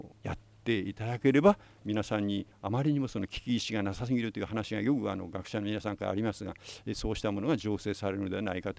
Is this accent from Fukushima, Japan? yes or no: yes; Koriyama, Fukushima, Japan; 私は出身が福島県の郡山というところでございまして